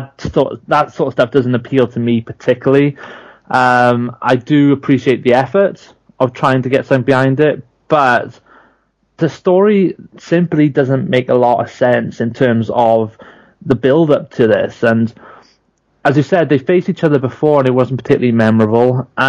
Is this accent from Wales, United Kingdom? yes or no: yes; Wales, United Kingdom; I'm a Welshman, so I, you know, I instantly go to the sheep.